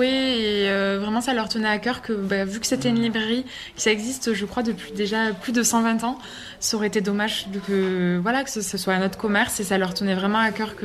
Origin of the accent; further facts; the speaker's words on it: South, France; accent: southern; moved away as an adult; je pense que ça s'entend, j'ai un petit accent du sud. Mais je suis montée à Paris pour faire mes études